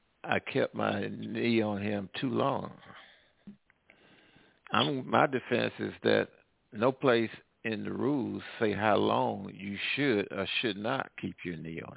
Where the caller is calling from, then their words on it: Midwest, United States; Hey, I'm calling from the Midwest.